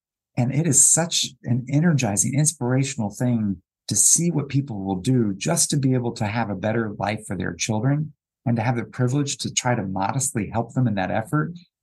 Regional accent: North Carolina, United States; And I grew up in the South where, you know, sort of black and white. There wasn't a lot of diversity in the communities where I grew up in rural North Carolina.

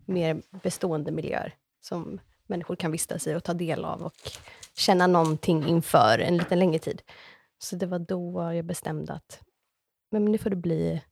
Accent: Sweden; now in Los Angeles, United States; för att som skandinav får man ganska mycket gratis bara av att säga att men jag är inredningsarkitekt från Sverige.

